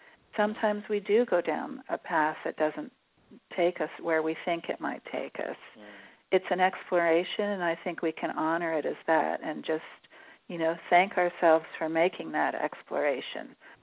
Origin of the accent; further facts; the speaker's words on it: Canada; I'm from Canada originally.